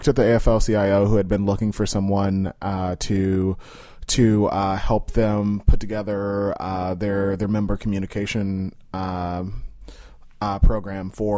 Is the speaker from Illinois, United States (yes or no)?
yes; Chicago, Illinois, United States; I grew up in Austin. So I grew up at about North and Cicero.